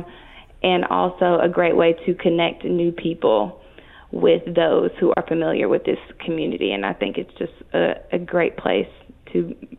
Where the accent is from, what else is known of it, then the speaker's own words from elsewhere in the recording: Mobile, Alabama, United States; I'm from Alabama, Mobile specifically, and I haven't seen anything like this back home.